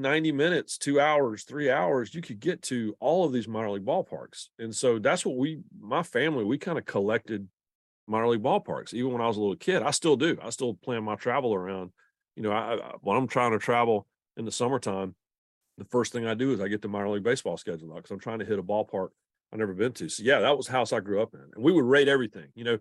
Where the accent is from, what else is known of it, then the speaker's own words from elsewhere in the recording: Rockingham, North Carolina, United States; born there; also born or lived in Shelby / Raleigh / Greenville; and I was born in Rockingham, North Carolina, lived in Shelby, lived in Raleigh, lived in Greenville, South Carolina before it was cool.